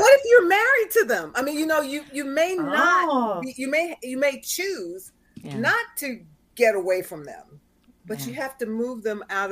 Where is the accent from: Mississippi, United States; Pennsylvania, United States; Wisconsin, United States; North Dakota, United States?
Pennsylvania, United States; Philadelphia; I'm from Philly originally, so being on that side of the world might be fun for me.